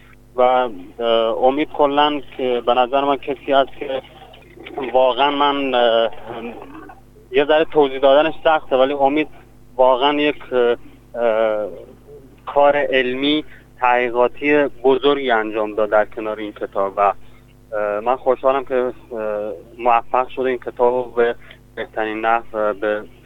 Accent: Iran; born there; Persian is a second language; من در ایران متولد شدم و در یعنی بر اساس شرایطی که ایران داره مجبور بودم به زبان فارسی بخونم، دانشگاه برم، تحصیل کنم.

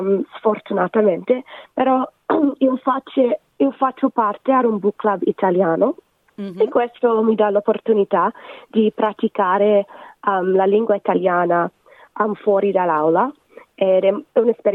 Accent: Australia; Sono australiana, quindi non sono abituata al freddo, sì.

